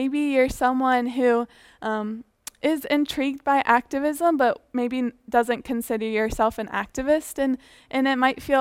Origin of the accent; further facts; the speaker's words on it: Franklin, United States; because I'm from Franklin.